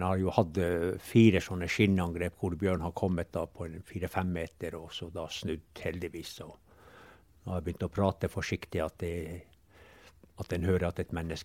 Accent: Pasvik, Finnmark, Norway; vi bare en og en halv kilometer fra hjemplassen min, og her har jeg vokst opp, og her blir det.

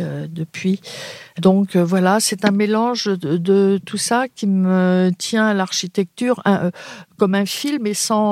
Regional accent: La Défense, Île-de-France, France; born there; je suis née à la Défense sous les bombardements. Donc, ça donne un peu mon âge aussi, en 43

